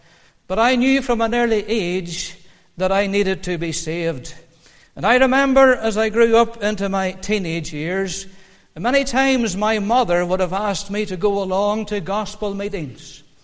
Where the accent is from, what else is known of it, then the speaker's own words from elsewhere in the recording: Moneymore, Northern Ireland, United Kingdom; that I was born and reared in Moneymore. And Moneymore is a wee village between Markgraaf Felt and Cookstown.